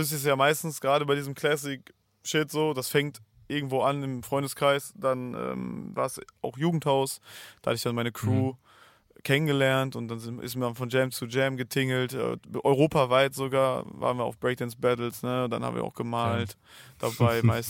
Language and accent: German; North Rhine-Westphalia, Germany; Also ich komme hier, wir sind hier am Rande des Ruhrpots, komme ich her sozusagen. Und mittlerweile hier in der Villa Untergrund ist es ja eher so am Möhnesee. Mhm. Noch ein Stück weiter sozusagen.